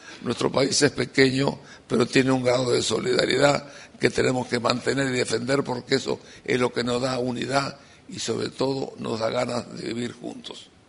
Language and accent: Spanish; Montevideo, Uruguay; also born or lived in Spain; Yo soy español, yo nací en España, soy uruguayo, pero nací en España, vine de 3 años. Y mis padres tenían un pequeño almacén en el Reducto, la calle Guaycurú y Colorado. Y ahí vivíamos